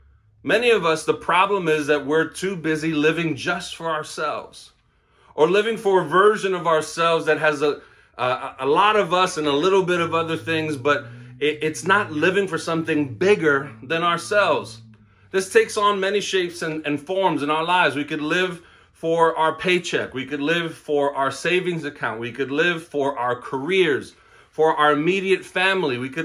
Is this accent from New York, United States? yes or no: yes; New York City, New York, United States; I grew up in Brooklyn, let me just be clear on that, but I am giving rep and love to Queens because I live in Queens and I pastor in Queens